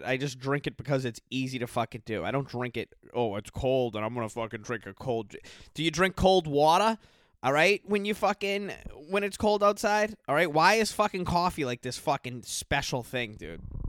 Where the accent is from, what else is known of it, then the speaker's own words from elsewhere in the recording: Massachusetts, United States; I'm drinking my iced coffee because I'm from Massachusetts.